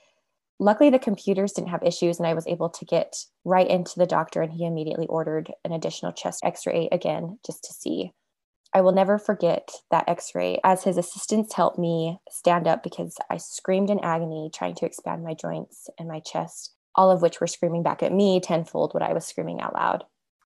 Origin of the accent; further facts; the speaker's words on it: Utah, United States; and I'm from Utah.